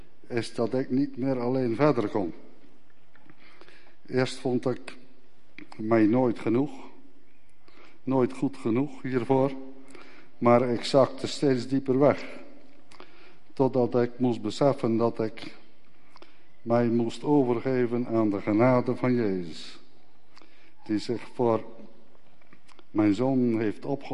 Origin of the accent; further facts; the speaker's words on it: Oudorp, North Holland, Netherlands; uit Oudorp en hierbij wil ik mijn gelofte doen.